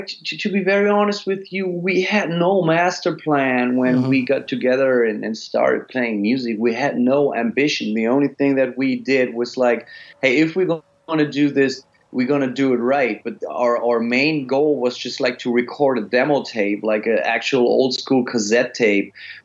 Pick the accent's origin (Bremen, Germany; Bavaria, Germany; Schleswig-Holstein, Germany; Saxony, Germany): Bremen, Germany; moved away as an adult; now in Florida, United States; And growing up in Bremen, northern Germany, I was ready for some sun in my life.